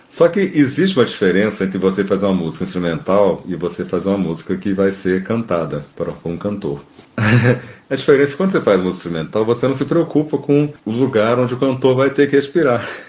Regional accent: Rio de Janeiro, Brazil; E eu não sou nordestino, eu sou do interior do estado do Rio, a minha influência é muito mais de Minas do que qualquer outra coisa, né?

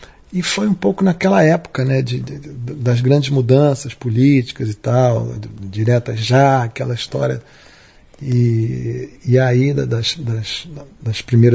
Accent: Rio de Janeiro, Brazil; Eu fui criado no Alto da Boa Vista, na Tijuca primeiro, e depois eu fui morar no Alto da Boa Vista.

